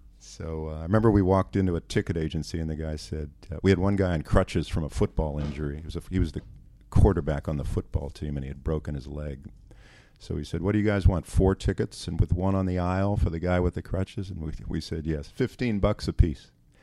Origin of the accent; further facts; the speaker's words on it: Johnstown, Pennsylvania, United States; I grew up in western Pennsylvania, a down at the Heels mill town right now called Johnstown, Pennsylvania.